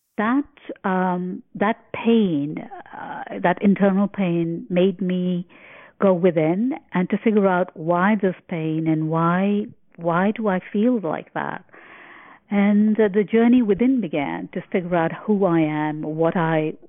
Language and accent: English; Kuwait City, Al Asimah Governorate, Kuwait; moved away as an adult; also born or lived in New Zealand / Australia; I am a product of the diaspora. I was born and raised in Kuwait City. Went to a Roman Catholic boarding school for the formative years of my life.